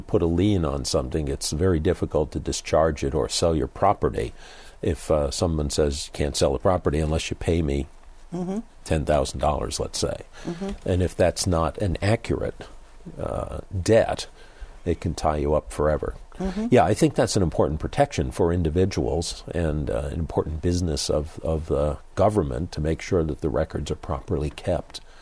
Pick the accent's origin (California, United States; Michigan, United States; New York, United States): New York, United States; born there; I mean, I was born in New York, and New York City sort of dominates the discussion in the state and pretty much the rest of the state.